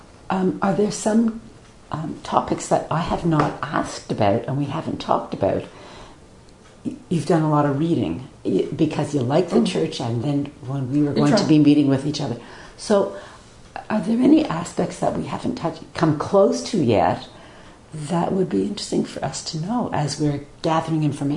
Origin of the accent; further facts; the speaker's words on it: Montreal, Quebec, Canada; I grew up in Montreal.